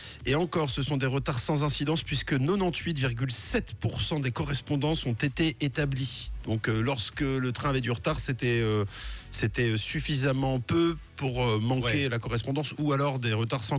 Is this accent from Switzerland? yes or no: yes; Romandy, Switzerland; La progression est plus notable chez nous en Suisse romande